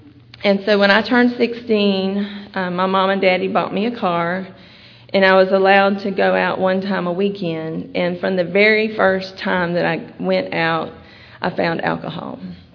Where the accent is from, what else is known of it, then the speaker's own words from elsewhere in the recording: United States; I was born and raised in Bullock County, small town out in the country, to a family that we went to church every time the church doors were open